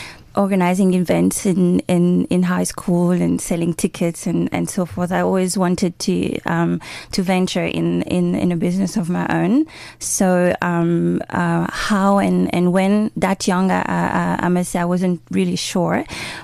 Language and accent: English; Kinshasa, DR Congo; English is a second language; moved away as an adult; Well, I was born in Kinshasa, DRC, and moved here after high school. I decided I wanted to master the English language.